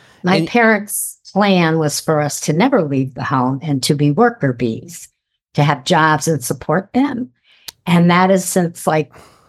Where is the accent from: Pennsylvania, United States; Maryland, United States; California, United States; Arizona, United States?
Pennsylvania, United States; Scranton; when we grew up in Scranton, it was beautiful. It was ideal. It was 99% white, which it just was. A lot of different religions